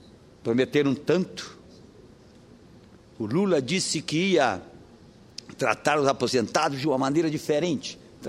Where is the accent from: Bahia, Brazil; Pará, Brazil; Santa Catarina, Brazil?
Pará, Brazil; Você, lá do interior do Pará, da minha cidade natal, do Marajó, de Soure, de Salvaterra